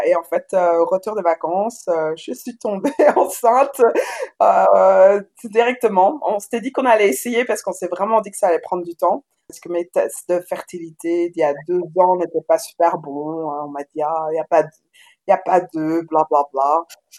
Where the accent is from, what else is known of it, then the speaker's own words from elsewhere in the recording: Belgium; now in Australia; je suis belge, je vis en Australie depuis 2013, ça va faire 7 ans, je suis devenue australienne il y a un an.